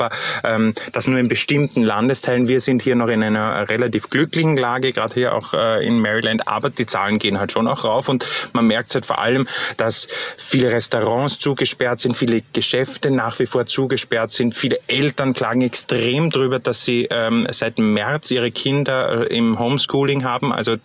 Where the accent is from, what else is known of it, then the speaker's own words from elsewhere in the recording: Austria; Das gibt es bei uns in Österreich halt nicht